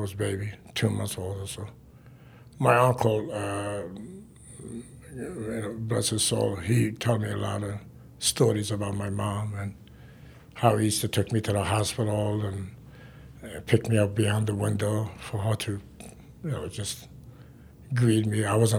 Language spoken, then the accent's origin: English; Afghanistan; It was comfortable, very good, because I was in a military family.